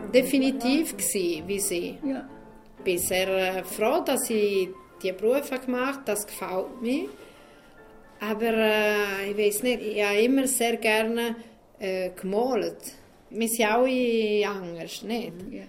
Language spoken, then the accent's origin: German; Italy; German is a second language; ich bin in Italien geboren, in Italien in Schule